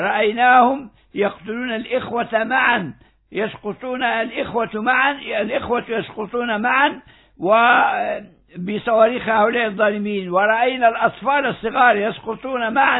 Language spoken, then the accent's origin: Arabic; Libya; هذا الإجرام الذي رأيناه يقع في بلادنا ليبيا صباح مساء